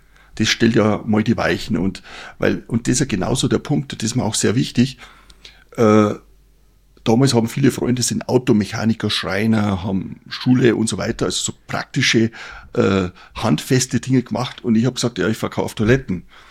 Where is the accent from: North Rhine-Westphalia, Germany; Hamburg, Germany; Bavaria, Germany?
Bavaria, Germany; Wasserburg am Inn; Ich wurde geboren in Wasserburg am Inn, ist ein bisschen bekannter. Ja. Und ich lebe an und für sich so zwischen Wasserburg und Altötting.